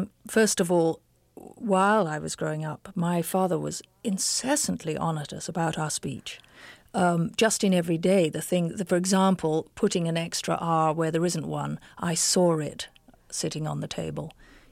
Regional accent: England, United Kingdom; accent: English; because everybody knows I'm English

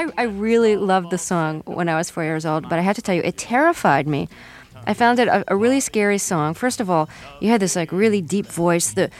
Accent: Brooklyn, New York, United States; I was Jewish. I didn't know what a company store was. I was growing up in Brooklyn, New York.

